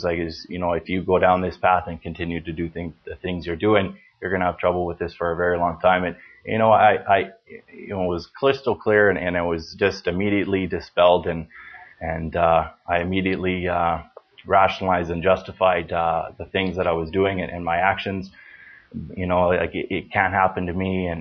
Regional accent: Stony Plain, Alberta, Canada; born there; I was born in Stony Plain, Alberta. I born in a Catholic family.

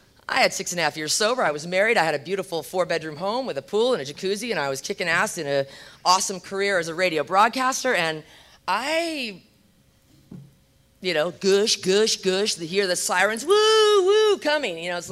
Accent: California, United States

